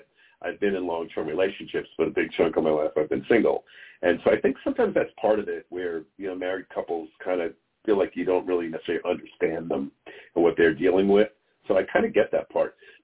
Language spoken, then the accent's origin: English; New York, United States; I was born and raised in New York, very much a blue state.